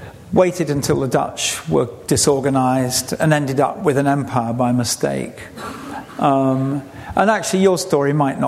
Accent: England, United Kingdom; So I think you already realise that I am quite troubled with being English, but there's nothing going to... I can't do anything about it.

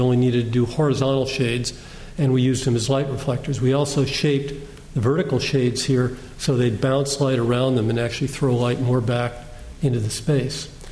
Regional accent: Wilkes-Barre, Pennsylvania, United States; he was at some meeting with a bunch of guys in public square near my hometown in Wilkes-Barre, Pennsylvania.

